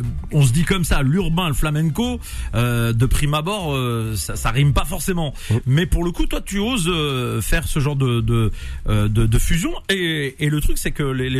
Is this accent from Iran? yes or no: no; Nantes, Pays de la Loire, France; d'abord je suis Nantais, donc je supporte Nantes.